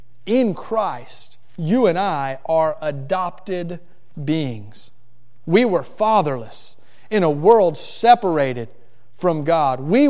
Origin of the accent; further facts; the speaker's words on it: Miami, Florida, United States; I grew up in Miami, and we'd go down there for the weekend and swim in canals.